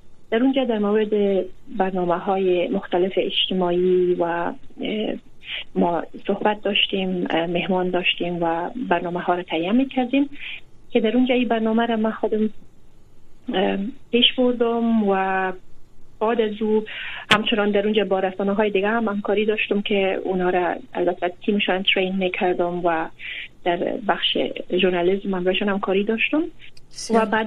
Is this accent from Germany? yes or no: yes; Germany; also born or lived in Kabul, Afghanistan; تحصیلات خود در آلمان ختم کردیم. مکتب در اونجا خواندم، در کابل تولد شدیم و در آلمان بزرگ شدیم.